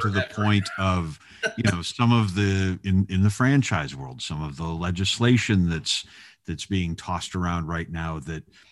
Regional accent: California, United States; We're from California, Mike. We're not listening to this anymore.

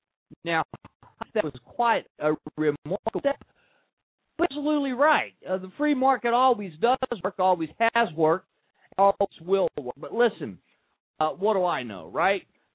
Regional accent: Texas, United States; Now, obviously I'm from Texas, and they actually grow pretty big, but not that big.

